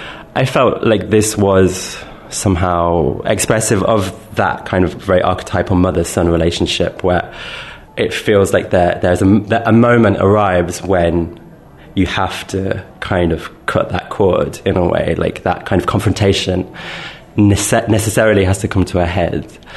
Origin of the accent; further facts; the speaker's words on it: England, United Kingdom; both my parents are Moroccan, but my strongest connection to Morocco is through my mother. Even mm-hmm. you know, I grew up in England